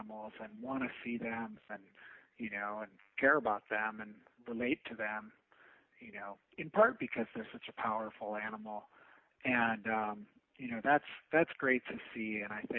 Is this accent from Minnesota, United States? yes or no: yes; Minnesota, United States; Yeah, I grew up in Minnesota